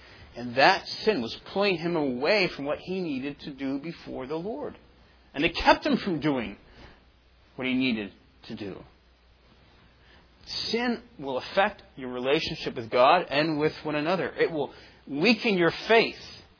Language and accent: English; Nova Scotia, Canada; When I was growing up in Nova Scotia, I was a cross-country ski racer.